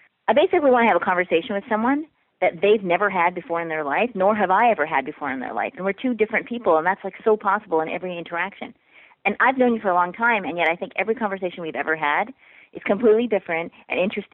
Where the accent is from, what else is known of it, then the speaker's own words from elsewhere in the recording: Canada; born there; Listen, I was born in Canada. Okay. My parents come from the Caribbean, an island called Trinidad and Tobago. They moved to Canada and I was born there. And I'm brown skinned, which means I'm not white